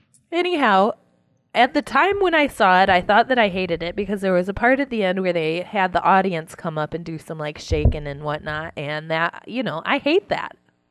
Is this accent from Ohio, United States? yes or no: yes; Ohio, United States; Growing up in Ohio, dance is like ballet.